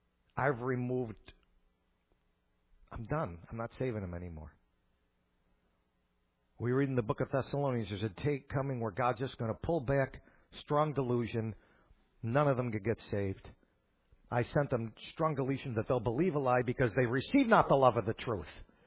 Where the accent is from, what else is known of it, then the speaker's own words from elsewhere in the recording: Buffalo, New York, United States; Look, I grew up in Buffalo. I only had one team, the Buffalo Bills.